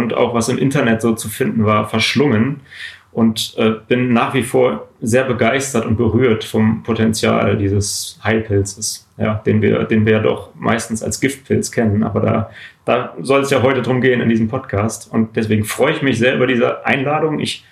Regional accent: Northern Germany, Germany; 32 Jahre jung, aus Norddeutschland

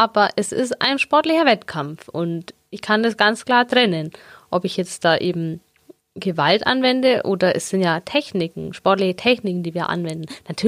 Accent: Augsburg, Bavaria, Germany; born or raised there

